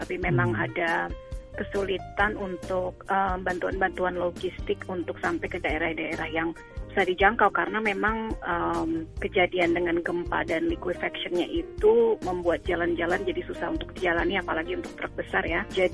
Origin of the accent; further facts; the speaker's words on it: Central Sulawesi, Indonesia; now in Philadelphia, United States; Jadi sebagai orang Sulawesi Tengah sendiri, saya merasa tuh wajib untuk saya membantu saudara-saudara saya yang berada di Sulawesi.